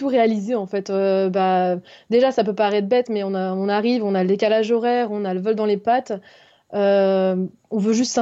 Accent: Auvergne-Rhône-Alpes, France; also born or lived in Lyon; j'ai eu 21 ans. Okay. Je viens d'Haute-Savoie, en France, donc pas loin de la Suisse et de l'Italie. Et j'ai étudié à Lyon

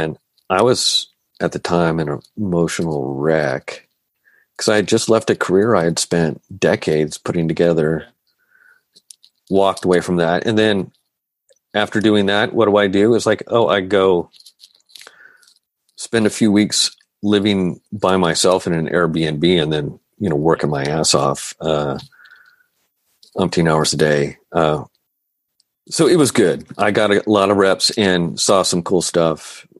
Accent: Oregon, United States; I grew up in Oregon and I love the west.

